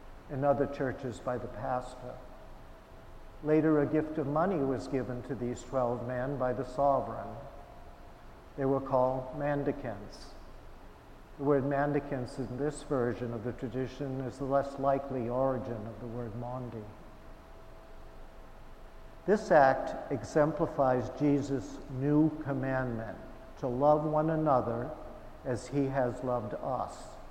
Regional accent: Fitchburg, Massachusetts, United States; Once she even brought me to Christ Church Episcopal in Fitchburg, my hometown, my first visit to an Episcopal church.

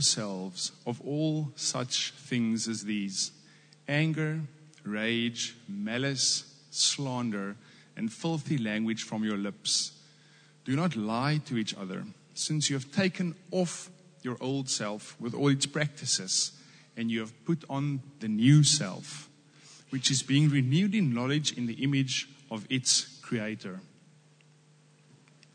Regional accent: Cape Town, Western Cape, South Africa; We come from Cape Town. There's lots of taxi drivers.

